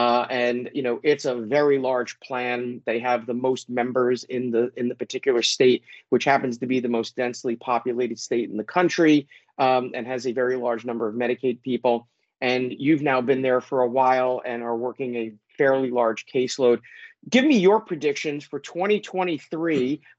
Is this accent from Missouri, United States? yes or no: no; New York, United States; I'm pronouncing it McFowell because I'm a New Yorker and this is how we do it.